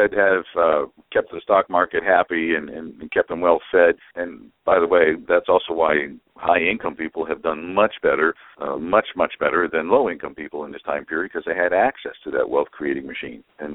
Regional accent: United States

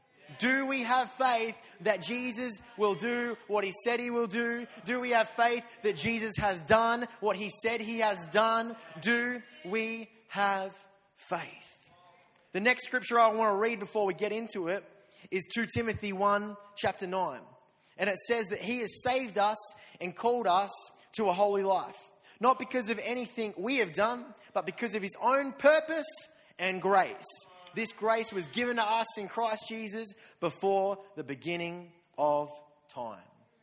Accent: Dandenong, Victoria, Australia; Come on, I'm from Dandenong, the ghetto of Melbourne, right?

